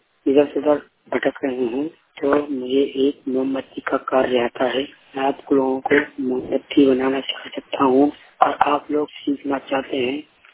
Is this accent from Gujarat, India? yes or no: no; Etawah, Uttar Pradesh, India; मैं जिला इटावा का रहने वाला हूँ।